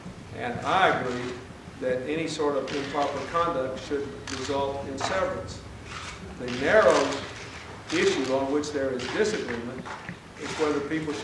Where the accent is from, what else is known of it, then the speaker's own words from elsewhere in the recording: Hot Springs, Arkansas, United States; she also grew up in my hometown of Hot Springs, Arkansas. We grew up in the same town.